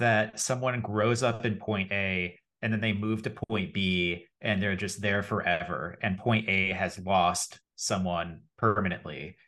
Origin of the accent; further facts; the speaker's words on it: Connecticut, United States; Yeah, don't even get me started on Connecticut. That's my home state